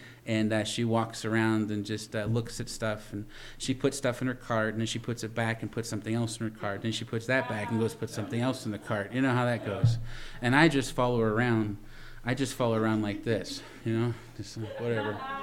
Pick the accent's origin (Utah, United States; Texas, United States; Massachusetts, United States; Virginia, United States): Virginia, United States; I come from the East Coast in Virginia. I grew up and I went to a Christian school.